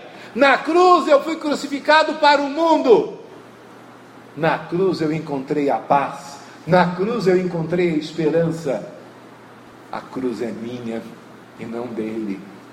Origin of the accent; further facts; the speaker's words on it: Brazil; A verdade para mim não é porque eu sou brasileiro